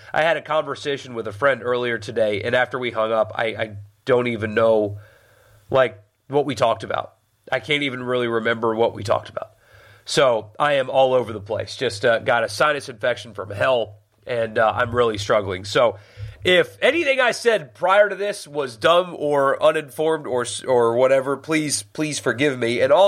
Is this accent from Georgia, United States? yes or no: no; South Carolina, United States; I grew up in South Carolina. I wasn't affiliated with Ole Miss back then